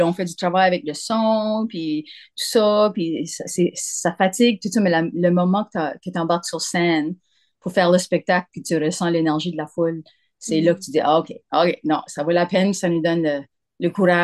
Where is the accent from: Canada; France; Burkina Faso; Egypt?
Canada; Mont-Carmel, Prince Edward Island; Moi, je viens de l'île du Prince-Édouard, de la région